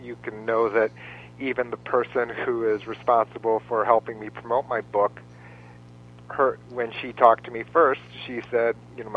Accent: Michigan, United States; I grew up in Michigan, and you see the city of Detroit having to face no other choice

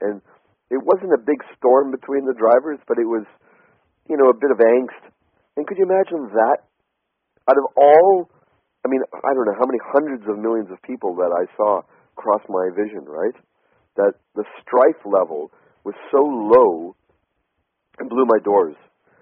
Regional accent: British Columbia, Canada; You know, we're from Western Canada, which is so fresh. British Columbia is so alive and air is so good.

